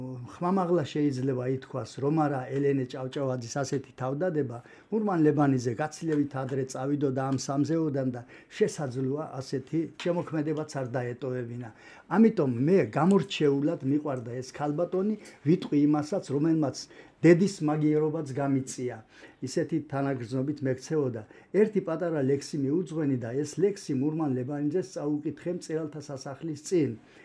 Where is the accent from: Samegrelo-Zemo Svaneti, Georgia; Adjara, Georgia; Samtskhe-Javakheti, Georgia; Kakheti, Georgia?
Kakheti, Georgia; მე კახეთში დავიბადე, გავიზარდე და ვიცოდი მურმან ლებანიძის არსებობა, რა თქმა უნდა.